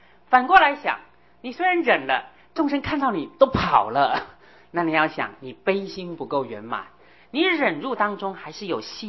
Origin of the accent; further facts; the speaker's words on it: China; 我自己做中国人，我们要很真诚的面对自己的民族性